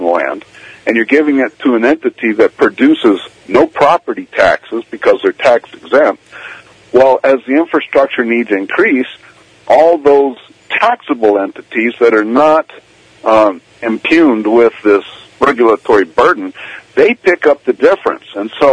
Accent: New Jersey, United States; and I'm from New Jersey

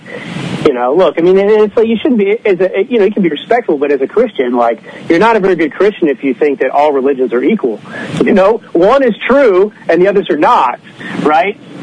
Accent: Dallas, Texas, United States; I grew up in Dallas, Texas, but I went to an all-male Jesuit elitist college prep school for high school

